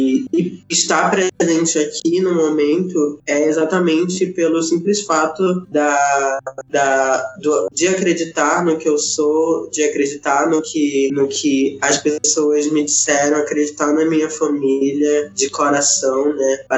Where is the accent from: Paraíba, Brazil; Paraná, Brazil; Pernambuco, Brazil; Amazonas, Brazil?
Amazonas, Brazil; Manaus; now in São Paulo, Brazil; sou indígena da etnia Moura, sou do estado do Amazonas, cidade de Manaus, localizado no norte do país. Atualmente moro no Sudeste, né, São Paulo.